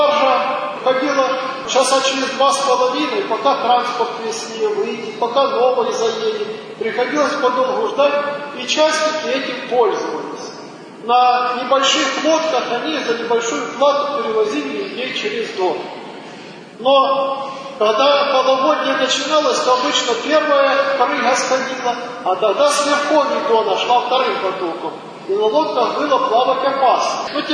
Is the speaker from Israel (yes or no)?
no; Don, Russia; случай, который произошел в нашем селе, откуда я родом. Наше село стоит на Дону